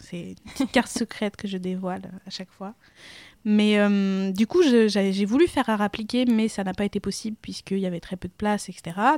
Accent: Paris, Île-de-France, France; born there; Je mens pas mal, parce qu'en fait, je suis née à Paris, quand même.

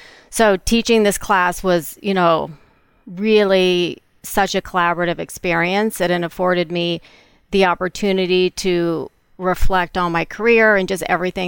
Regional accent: Myrtle Beach, South Carolina, United States; now in Los Angeles, United States; it reminds me of growing up in Myrtle Beach.

